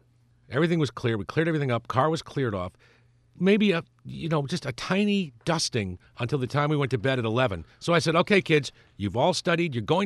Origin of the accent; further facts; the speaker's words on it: Virginia, United States; So here we are, like we are from Virginia, surprised about 2 feet of snow